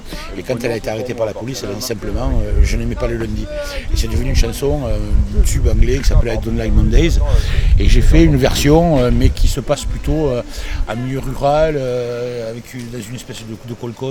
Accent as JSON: {"language": "French", "town": "Tarbes", "region": "Occitanie", "country": "France", "tie": "born or raised there", "said": "Moi, je suis de Tarbes, donc on est à 90 bornes de l'Espagne. J'étais élevé dans des quartiers populaires à Tarbes, où il y avait beaucoup de républicains espagnols."}